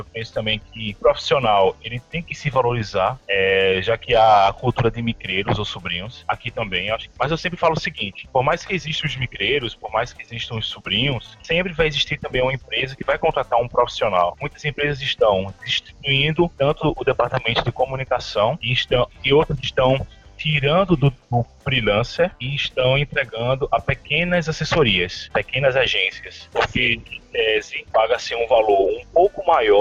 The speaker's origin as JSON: {"language": "Portuguese", "town": "Recife", "region": "Pernambuco", "country": "Brazil", "said": "Bem, sou de Recife, sou graduado em design gráfico"}